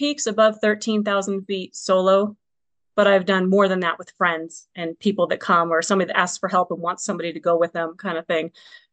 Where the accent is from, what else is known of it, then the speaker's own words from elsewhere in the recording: California, United States; moved away; I'm from Southern California.